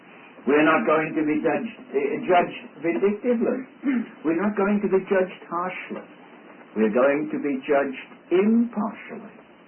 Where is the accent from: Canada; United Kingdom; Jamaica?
United Kingdom; England; accent: English; I said, listen, and try to put up with my English accent.